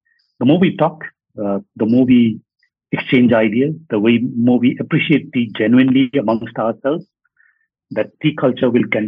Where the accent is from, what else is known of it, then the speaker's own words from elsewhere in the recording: Gayabari, West Bengal, India; he got to know that I'm from Gaya Bari